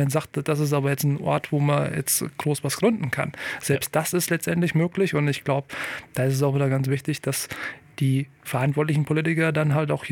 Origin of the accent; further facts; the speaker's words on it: Kassel, Hesse, Germany; ich hier aus Kassel. Geboren bin ich im Vogelsberg